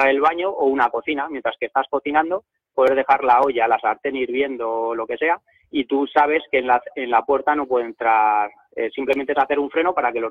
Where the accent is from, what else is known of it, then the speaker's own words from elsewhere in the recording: Madrid, Community of Madrid, Spain; Bueno, yo soy de Madrid